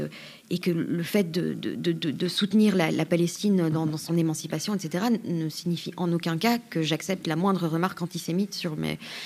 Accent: Belgium; en Belgique, moi je suis belge

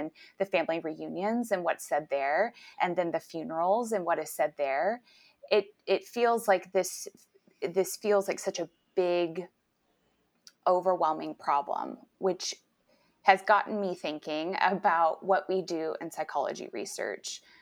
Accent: Texas, United States; also born or lived in Nashville; I'm from Texas. I'm from a very conservative part of Texas and grew up in, I would call, a very culty version of an evangelical church, and then had some time in Nashville, Tennessee

